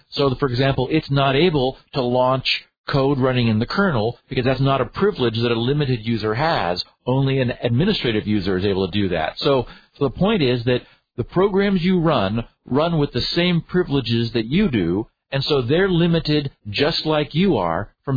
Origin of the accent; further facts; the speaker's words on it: Dayton, Ohio, United States; born there; I was born in Dayton.